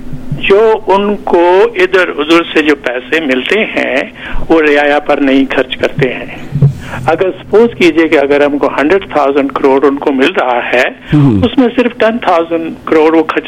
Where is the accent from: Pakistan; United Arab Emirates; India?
India; Jammu and Kashmir; now in Canada; میں ویسے کینیڈا میں 45 سال سے ہوں میں سال میں 2 بار انڈیا جاتا ہوں اور کیونکہ میرا پورا پریوار وہاں پہ ہے اور میرے بچپن کے دوست ہمارے گاؤں کے دوست ابھی میری عمر کے ہو گئے ہیں اور ہم نے کشمیر کو بہت نزدیک سے دیکھا ہے